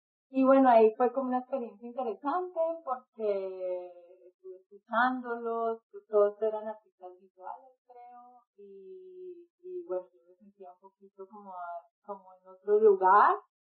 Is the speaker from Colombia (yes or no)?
yes; Cali, Valle del Cauca, Colombia; now in Germany; me conecté en el paro otra vez muy intensamente con mi país, porque además soy de Cali